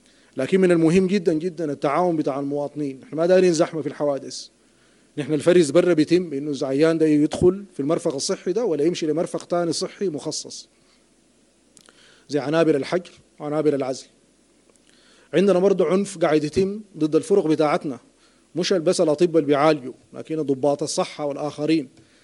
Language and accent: Arabic; Sudan